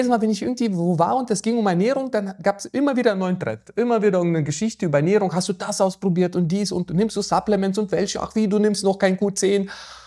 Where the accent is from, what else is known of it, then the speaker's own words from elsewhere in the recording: Ukraine; ich bin in der Ukraine mit Fleisch aufgewachsen.